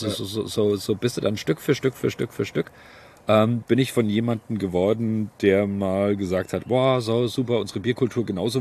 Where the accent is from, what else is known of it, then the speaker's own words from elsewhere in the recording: Kronach, Bavaria, Germany; als Oberfranke, wie gesagt, aus Kronbach geboren